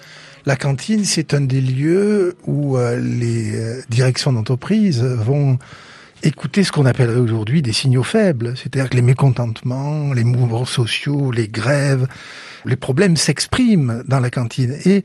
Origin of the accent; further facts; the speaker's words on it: Tulle, Nouvelle-Aquitaine, France; born there; je suis né à Tulle